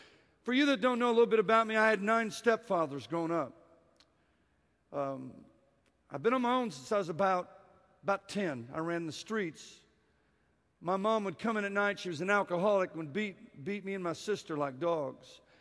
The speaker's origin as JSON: {"language": "English", "town": "San Antonio", "region": "Texas", "country": "United States", "said": "I am from San Antonio, Texas, home of the world champion San Antonio Spurs."}